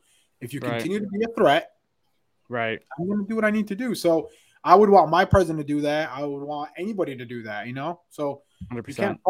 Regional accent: United States; I'm an American, you're an American. I would not want to be anywhere else

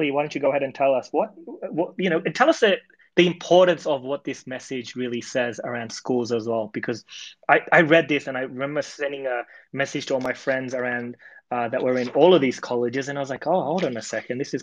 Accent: Australia; moved away; I'm from Australia. I've only been here a couple of years

